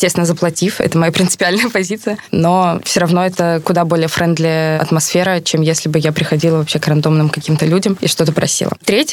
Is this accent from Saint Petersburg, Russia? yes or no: no; Voronezh, Voronezh Oblast, Russia; Шьем мы в основном в Воронеже, в моем родном городе.